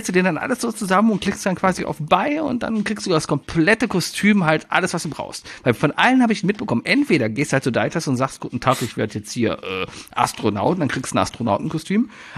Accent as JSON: {"language": "German", "town": "Cologne", "region": "North Rhine-Westphalia", "country": "Germany", "said": "Was macht man als Kölner da? Ne? Man geht in die Motorworld. Und hier in Ossendorf."}